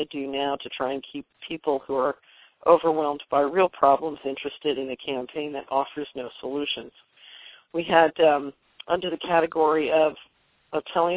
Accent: Canada; I'm a Canadian. I've long felt that we exist as a country in name only.

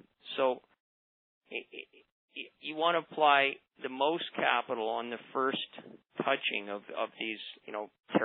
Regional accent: Canada; I'm a Canadian

